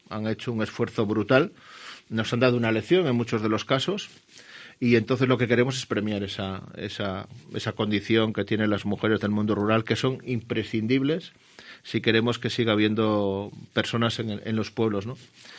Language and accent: Spanish; Camponaraya, Castile and León, Spain; se tiene en cuenta esta situación de mi origen, que soy del Bierzo, que soy de Camponaraya